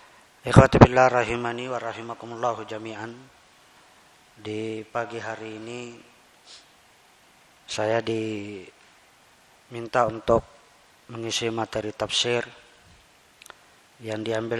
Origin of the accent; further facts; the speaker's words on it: Papua, Indonesia; also born or lived in Makassar / East Kalimantan; Kalau sekarang berubah jadi Makassar. Itu lahir saya, tapi besarnya bukan di Sulawesi, pindah-pindah. Jadi saya pernah pindah di Kalimantan Timur, pernah di terakhir di Papua. Jadi saya SMP SMA itu di Papua, di Sorong, kemudian Tembagapura karena bapak ibu saya di sana.